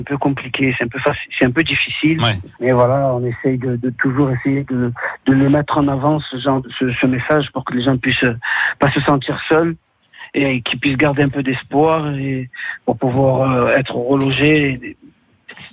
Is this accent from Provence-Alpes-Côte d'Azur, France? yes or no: yes; Marseille, Provence-Alpes-Côte d'Azur, France; Ah, moi je suis marseillais à 100%. Ça veut dire que quand je dis ça, ça veut dire que j'y habite et je vais y vivre. Et j'aime beaucoup le sud depuis toujours.